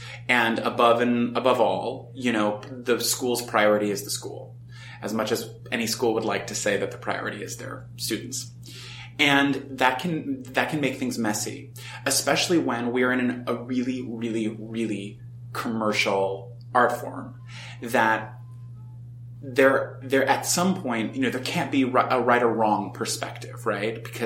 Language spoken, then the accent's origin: English; Los Angeles, California, United States; now in New York, United States; I'm from Los Angeles.